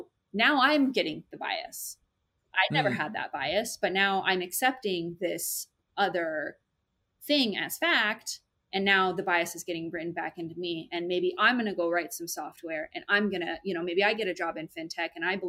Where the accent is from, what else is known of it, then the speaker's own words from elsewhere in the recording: West Coast, United States; I'm from the West Coast. Like I'm very different than most of the people here.